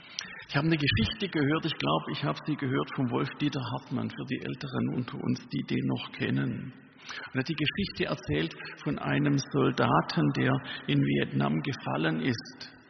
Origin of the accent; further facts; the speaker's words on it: Baden-Württemberg, Germany; Nun sage ich das als Schwabe, und die Schwaben, die haben ja ein Problem.